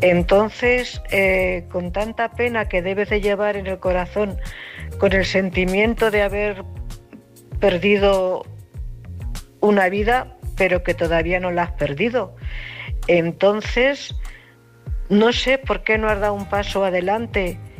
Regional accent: Cuenca, Castilla-La Mancha, Spain; también castellano manchega como ella, de Cuenca.

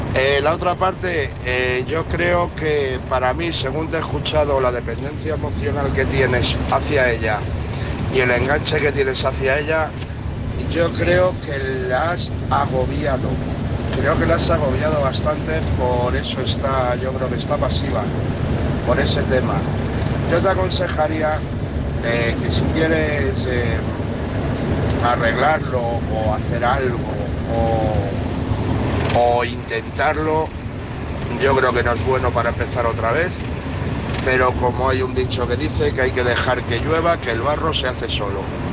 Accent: Toledo, Castilla-La Mancha, Spain; de Toledo

